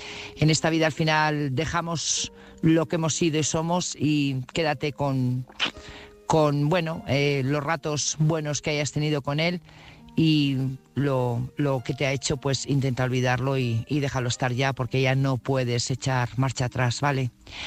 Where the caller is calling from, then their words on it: Burgos, Castile and León, Spain; corresponsal de Burgos.